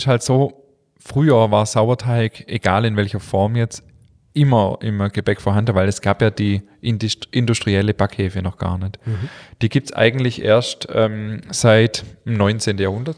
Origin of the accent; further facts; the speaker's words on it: Germany; Da sind wir Deutsche ein bisschen hinterher, was das Thema angeht.